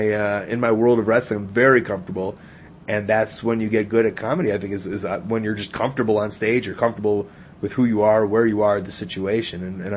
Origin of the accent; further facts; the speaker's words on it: Chicago, Illinois, United States; also born or lived in Florida; I came home to Chicago and I was like, I'd like to start kind of getting into comedy a little bit. I moved back to Chicago from Florida.